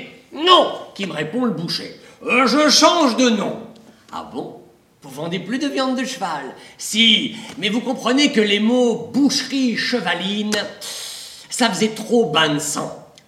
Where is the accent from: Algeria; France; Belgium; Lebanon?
Belgium; c'est vrai que je viens de Belgique, donc une métropole